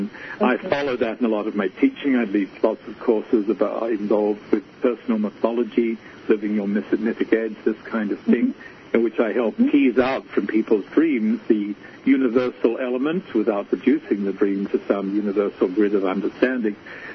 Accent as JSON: {"language": "English", "country": "Australia", "said": "I'm a product of the British Empire and Commonwealth as an Australian, you know."}